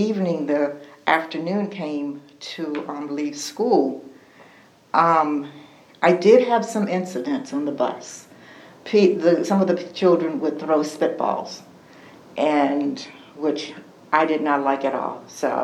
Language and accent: English; Virginia, United States; born there; I was born here in Louisa County. I actually live in Mineral now. I've been in Mineral back home for about 17 years.